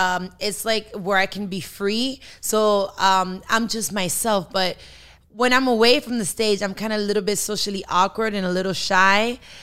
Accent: Miami, Florida, United States; I am an artist. I am Dominican born and raised in Miami. I am an activist for the Afro-Latino community.

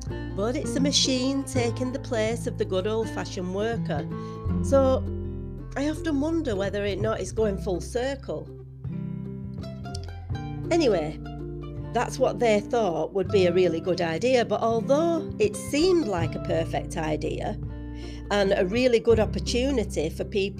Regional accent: Rochdale, North West England, United Kingdom; Now, the Rochdale Pioneers are known worldwide, and I feel quite privileged because this is my hometown.

